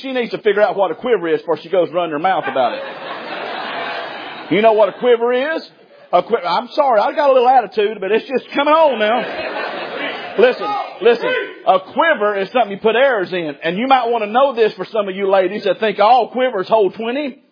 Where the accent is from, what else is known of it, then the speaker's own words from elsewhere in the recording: Alabama, United States; now in Tennessee, United States; I'm from Alabama, brother. It sinks down there, and I'm in Tennessee preaching, and it sinks up there.